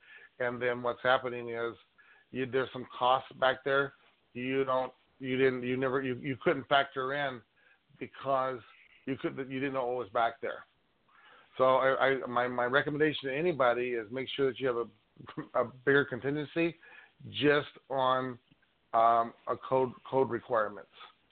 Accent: Phoenix, Arizona, United States; also born or lived in Portland; now in Albuquerque, United States; I grew up in the Phoenix market. It's in Portland for quite a while

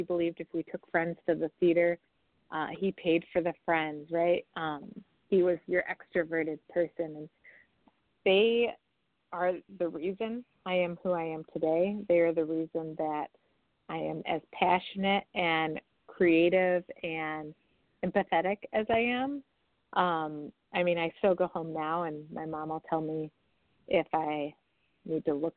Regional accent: Byron, Illinois, United States; So I grew up in Byron, Illinois. It's near Rockford. It's a town of about 2,000 people.

